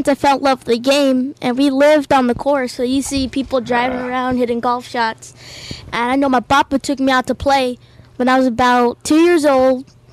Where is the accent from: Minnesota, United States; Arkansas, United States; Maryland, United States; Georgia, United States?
Georgia, United States; Evans; So I'm 11 years old. I'm 11 years old. I'm from Evans, Georgia.